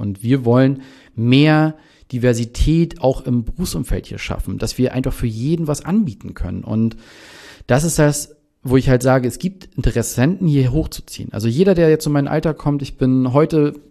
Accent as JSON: {"language": "German", "town": "Bergen", "region": "Mecklenburg-Vorpommern", "country": "Germany", "tie": "born or raised there", "said": "interessanterweise auf Rügen wurde jeder früher in Bergen geboren. Genau. Also dementsprechend ist eigentlich jeder ist Bergner. Ich habe da aber nur 10 Jahre gewohnt"}